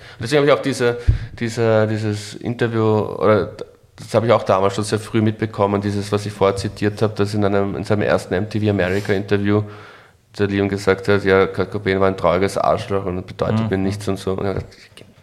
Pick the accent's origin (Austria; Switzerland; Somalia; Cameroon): Austria; Floridsdorf, Vienna; Und so bin ich mein Floridsdorf im Gemeindebau ja auch immer vorgekommen.